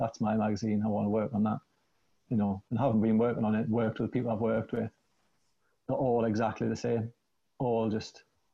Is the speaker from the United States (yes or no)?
no; Wallsend, North East England, United Kingdom; I'm born and raised in Wallsend. You know, I went to Wallsend Boys Club. I played for Wallsend Boys Club.